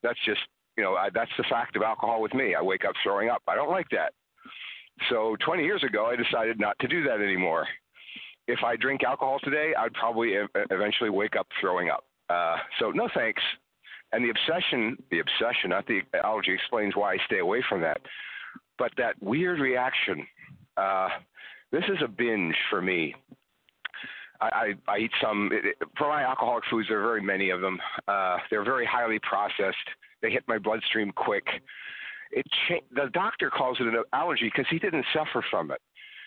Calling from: California, United States; I'm from California.

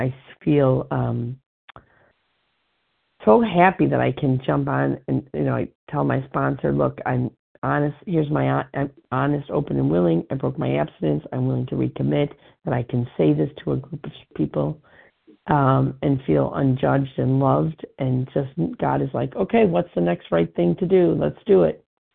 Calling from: Chicago, Illinois, United States; and I'm calling from Chicago, Illinois.

